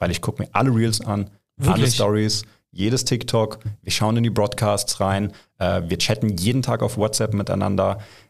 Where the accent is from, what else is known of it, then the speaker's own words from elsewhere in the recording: Germany; Und beide hier geboren, beide hier gelernt, beide hier studiert. Das heißt, wir sind eigentlich Deutsche, aber natürlich mit Migrationshintergrund